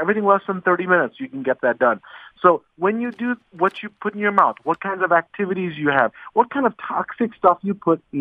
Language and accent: English; Detroit, Michigan, United States; I do the ABC affiliate news in my hometown, Detroit.